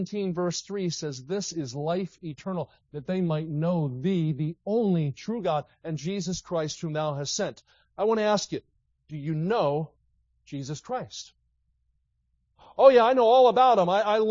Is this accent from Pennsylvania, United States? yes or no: yes; Philadelphia, Pennsylvania, United States; That was fun growing up in Philadelphia. Flyers fan, Sixers fan, Phillies fan, Cowboys fan.